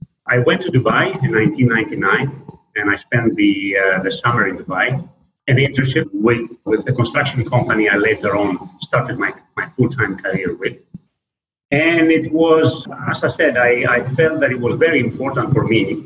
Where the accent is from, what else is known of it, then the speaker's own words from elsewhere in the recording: Katerini, Central Macedonia, Greece; Yes, I am from Thessaloniki. Actually, I'm from a city very near Thessaloniki. It's called Katerini, which is probably 50, 60 kilometers from Thessaloniki. That's my that's where I'm originally from. But I did spend my university years in Thessaloniki